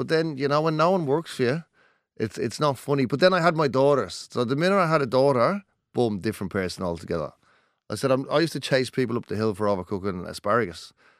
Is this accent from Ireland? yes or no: yes; Dublin, Leinster, Ireland; accent: Dublin; now in Australia; Apparently, I'm very Aussie when I come here, and apparently I'm very Dublin when I go over there.